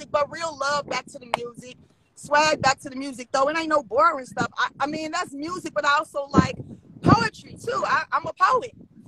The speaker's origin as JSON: {"language": "English", "town": "Chicago", "region": "Illinois", "country": "United States", "tie": "born or raised there", "said": "And Chicago is on my heart. I'm born and raised in Chicago, Southside, Hyde Park. I went to Kenwood Academy, so that's where I identify. But I left there 15 years ago, so I'm living a suburban life and visiting Chicago"}